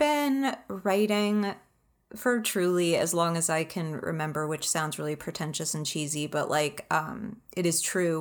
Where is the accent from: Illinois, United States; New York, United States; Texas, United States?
Illinois, United States; Chicago; also born or lived in California / Connecticut; I moved a bunch when I was little. I was born in the Bay Area, then lived in Connecticut for a little while. And then when I was like 6 years old, we moved to the Chicago area